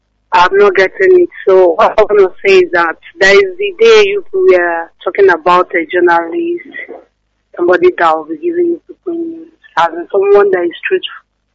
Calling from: Anambra, Nigeria; I'm calling from Anambra State.

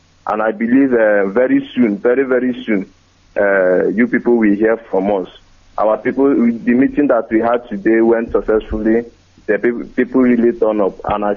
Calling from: Guangzhou, Guangdong, China; I'm calling from China.

